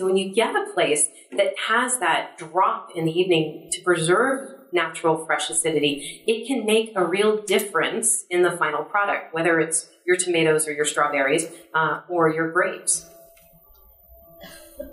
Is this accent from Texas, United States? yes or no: no; New York, United States; I grew up on Long Island, so it's home for me.